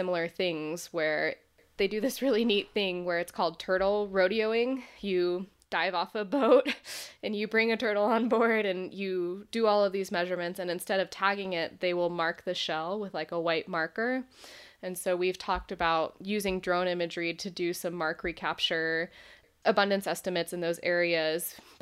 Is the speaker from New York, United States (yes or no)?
no; Boise, Idaho, United States; yeah, I was born and raised in Boise, actually.